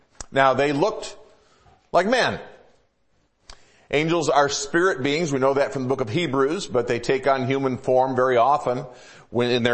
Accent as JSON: {"language": "English", "region": "Midwest", "country": "United States", "tie": "born or raised there", "also_born_or_lived": "South", "lives_now": "Washington, United States", "said": "I grew up in the Midwest, I lived in the South, and then I've been out here for 30 years."}